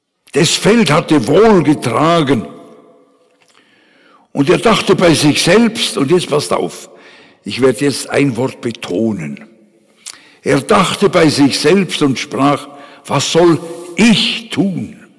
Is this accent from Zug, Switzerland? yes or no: no; Bern, Switzerland; ich bin ein Berner